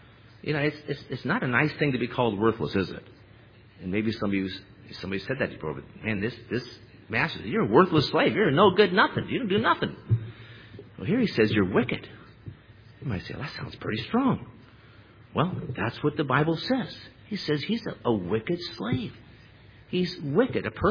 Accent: Iowa, United States; But, you know, I'm from Iowa, and after the harvest, what you want to do is you want to plow the field up.

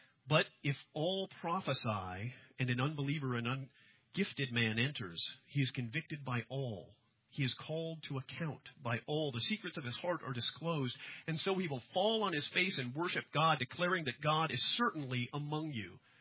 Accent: Alaska, United States; born or raised there

